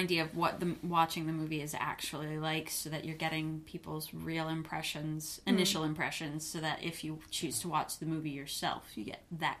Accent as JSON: {"language": "English", "country": "United States", "said": "So the legal requirement aspect is because I'm from the States, and as part of the whole immigration stuff"}